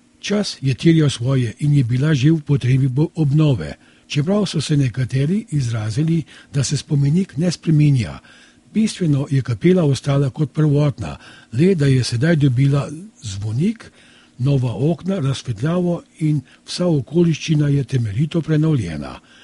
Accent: Predoslje, Upper Carniola, Slovenia; born there; Pred koncem pa še čestitke moji rojstni vasi Predoslje pri Kranju.

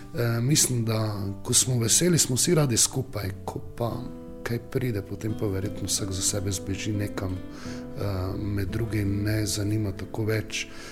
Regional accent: Styria, Slovenia; čeprav smo Štajerci vesele narave

